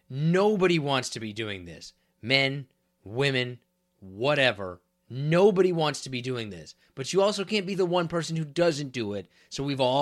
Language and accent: English; Kansas, United States; I grew up in Kansas, and you would put on your high beams at least once a week because there wasn't that many people on.